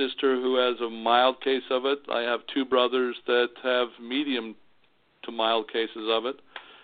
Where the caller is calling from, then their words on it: Gilbert, Arizona, United States; Well, I'm out of Gilbert, Arizona, and we're the Arizona mm-hmm. chapter.